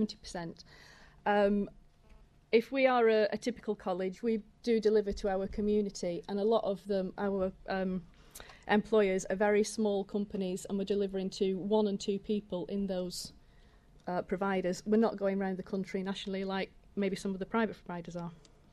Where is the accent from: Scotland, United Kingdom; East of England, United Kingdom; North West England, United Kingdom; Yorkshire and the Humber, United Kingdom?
North West England, United Kingdom; Only that, as you'll know from my accent, I'm not from the East Midlands. I'm from Lancashire. I live near Skelmersdale